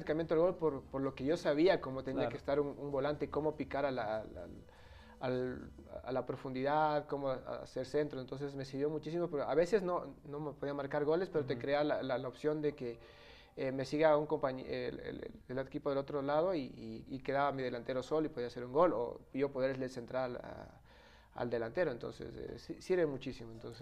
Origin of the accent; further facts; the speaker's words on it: Pichincha, Ecuador; Bueno, no nací, yo viví porque yo antes, como cuando yo nací, vivía en el sur. Y después ya mi papi pudo conseguir su casa y nos fuimos a Carcelén.